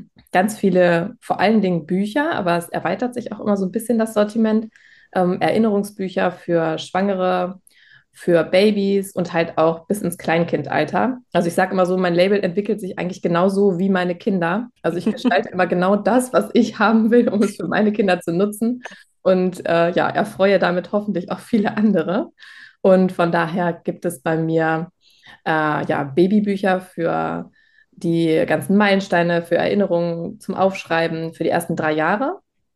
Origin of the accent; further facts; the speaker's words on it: Lower Saxony, Germany; ich komme aus der Nähe von Hannover. Wir wohnen auf dem Land in der schönen Wedemark